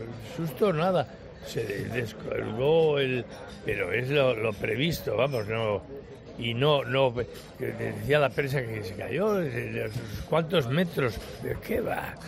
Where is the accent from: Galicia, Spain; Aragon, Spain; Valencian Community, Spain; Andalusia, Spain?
Galicia, Spain; Yo que soy gallego